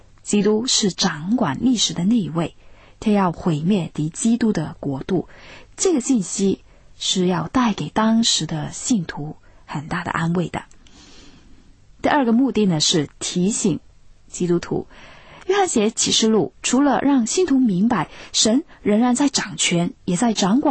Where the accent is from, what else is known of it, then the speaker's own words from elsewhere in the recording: China; 那对我们中国人来说呢，是一种很陌生的文体